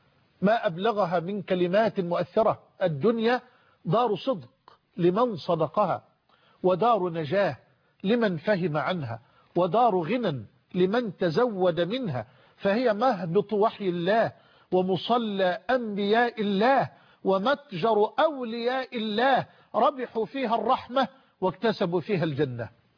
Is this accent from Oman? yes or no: no; Egypt